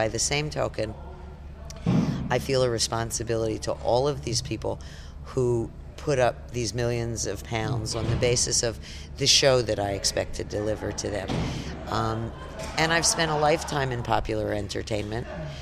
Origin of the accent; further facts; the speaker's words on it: United States; I am an American.